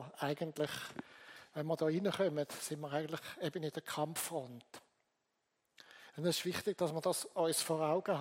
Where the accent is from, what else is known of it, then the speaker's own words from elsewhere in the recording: Hauptwil, Thurgau, Switzerland; das ist die Kirche, wo ich aufgewachsen bin, wo mein Vater Pfarrer war, in Hauptwil im Thurgau. Hinten dran sieht man das Pfarrhaus, wo ich aufwachsen durfte.